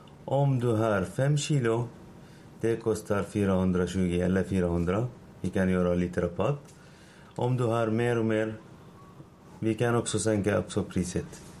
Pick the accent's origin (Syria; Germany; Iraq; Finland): Syria; Swedish is a second language; now in Sweden; Jag kommer från Syrien.